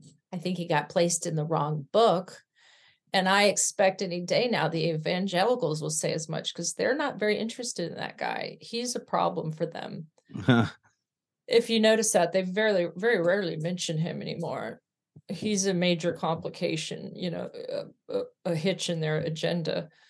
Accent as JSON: {"language": "English", "region": "California", "country": "United States", "tie": "born or raised there", "also_born_or_lived": "Arkansas", "said": "No, I grew up in California. I was born in Arkansas."}